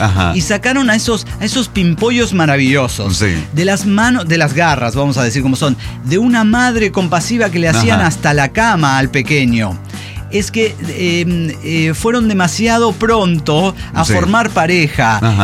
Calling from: Xalapa, Veracruz, Mexico; de Jalapa, México.

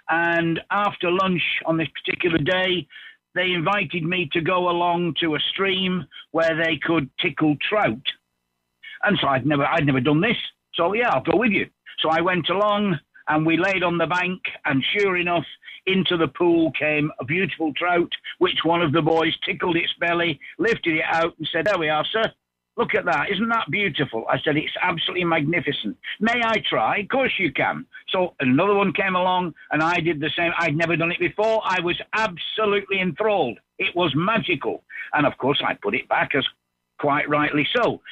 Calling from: Santiago de la Ribera, Region of Murcia, Spain; I'm calling from Santiago de la Ribera, up near Alicante

